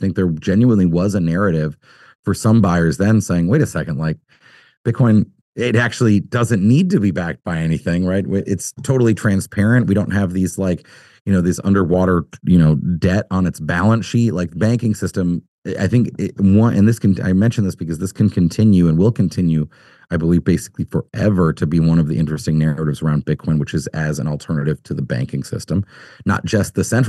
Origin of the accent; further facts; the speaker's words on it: United States; I'm obviously a proponent of, as an American, of America being a strong and prosperous and of course, free nation.